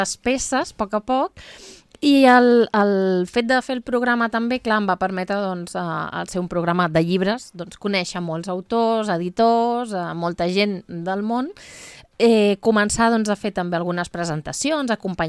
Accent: Vilassar de Mar, Catalonia, Spain; Jo vinc de Vilassar de Mar, del Maresme.

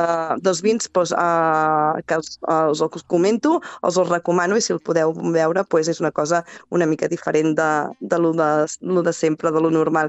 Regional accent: Catalonia, Spain; agafo un de Pla de Bages i un de l'Empordà, perquè així pues, faig de les dues terres d'on soc

